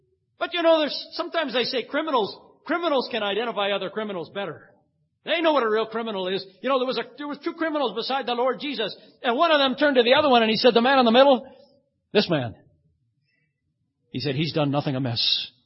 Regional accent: United States; I'm from the States, forgive me.

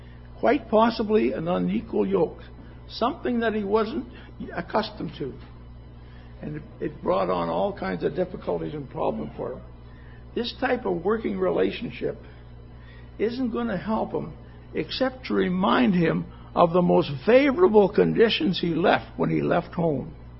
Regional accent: Kenora, Ontario, Canada; I was working recently with a young fella who was from Kenora, Ontario, my hometown.

